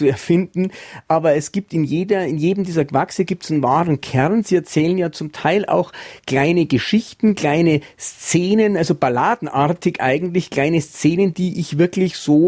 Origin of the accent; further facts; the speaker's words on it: Bavaria, Germany; accent: Bavarian; first language Bavarian; In gewisser Weise ist das Bayerische ja meine Muttersprache